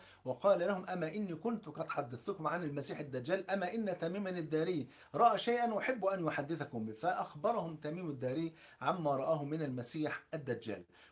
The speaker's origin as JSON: {"language": "Arabic", "country": "Egypt"}